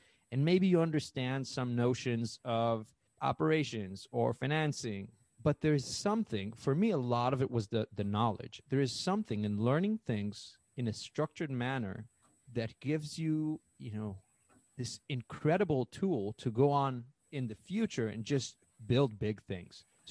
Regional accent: Israel; I'm Israeli. I grew up in Israel.

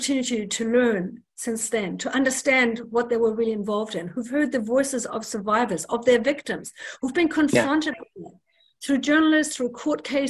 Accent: Germany; I mean, I come from Germany.

